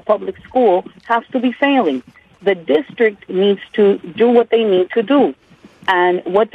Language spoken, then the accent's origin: English; Miami, Florida, United States; I'm from Miami, and I wanted to touch base on a particular issue.